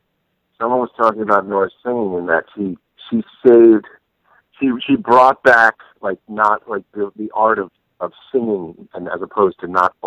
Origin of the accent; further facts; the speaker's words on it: Armonk, New York, United States; also born or lived in Brooklyn; I was born in Brooklyn. I grew up in Armonk, New York.